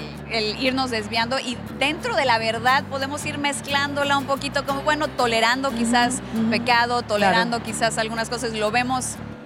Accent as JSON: {"language": "Spanish", "country": "Mexico", "said": "Pero como mexicana veo la misericordia de Dios, amén, para México."}